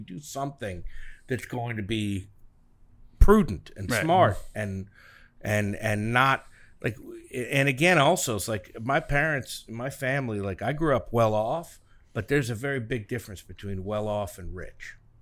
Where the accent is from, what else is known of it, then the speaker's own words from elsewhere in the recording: Maryland, United States; No, growing up in Maryland was good. It's a really, really, like... It's a very pretty place.